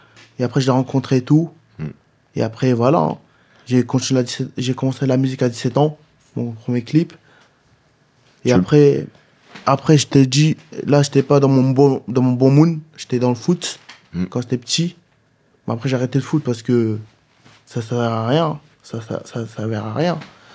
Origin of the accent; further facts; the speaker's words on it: Nîmes, Occitanie, France; quand c'était mon enfance à Le Mans et ma naissance, tout mon enfance à Nîmes. Je suis né à Nîmes.